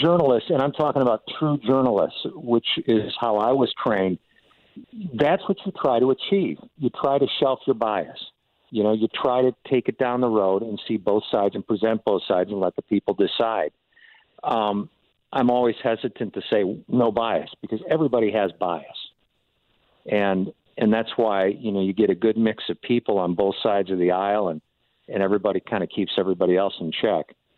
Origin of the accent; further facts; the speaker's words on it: Madison, Wisconsin, United States; born there; moved away as an adult; now in St. Louis, United States; Yeah, I've spent most of my adult life in St. Louis, but I was born in Madison, Wisconsin.